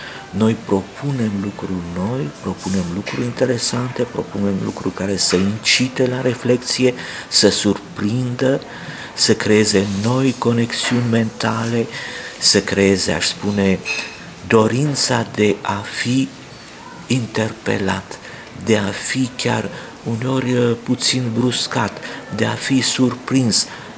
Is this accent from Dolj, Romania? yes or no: no; Rădăuți, Suceava County, Romania; Eu mă simt rădăuțean, mă simt bucovenean, mă simt român, sunt și francez prin faptul că am dublă cetățenie, dar mă simt profund european de asemenea